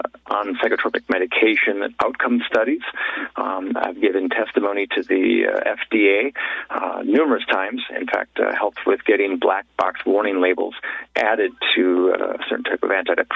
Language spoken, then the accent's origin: English; Wisconsin, United States; I ran a free clinic here in my hometown in Wisconsin